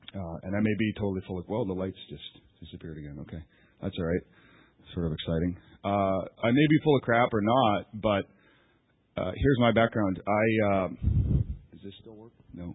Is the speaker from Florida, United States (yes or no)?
no; Washington, United States; But it doesn't count because I'm from Washington State, so it's like 8 o'clock.